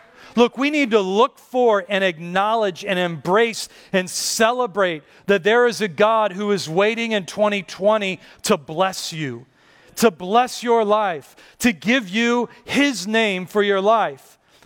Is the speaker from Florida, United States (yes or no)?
no; Pittsburgh, Pennsylvania, United States; And where I grew up in Pittsburgh, high school wrestling was a big deal.